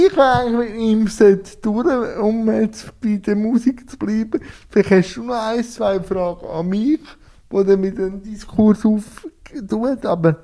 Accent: Lucerne, Switzerland; Fasnacht als Luzerner ist es auch.

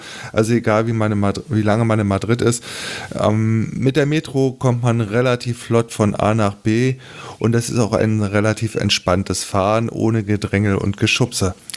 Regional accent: Berlin, Germany; da merkt man dann als Berliner, verdammter Mist, in Berlin ist eine Menge im Zweiten Weltkrieg kaputt gegangen

